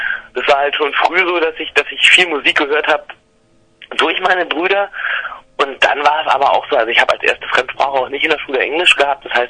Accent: Berlin, Germany; Ich komme aus Berlin, ist ja klar, da kriegt man ….

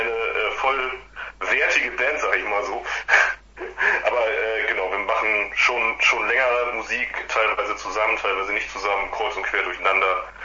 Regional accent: Hamburg, Germany; ich bin effektiv tatsächlich der Einzige, der auch gebürtiger Norddeutscher ist.

